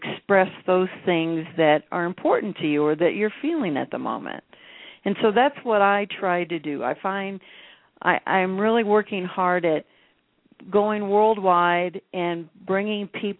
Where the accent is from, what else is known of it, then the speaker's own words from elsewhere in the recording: Texas, United States; I mean, I grew up in Texas, so I know exactly where you're coming from.